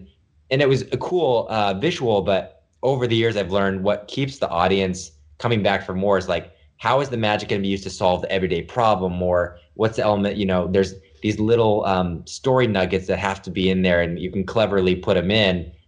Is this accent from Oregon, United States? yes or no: yes; Portland, Oregon, United States; I was from Portland, Oregon. He would take me around the Pacific Northwest.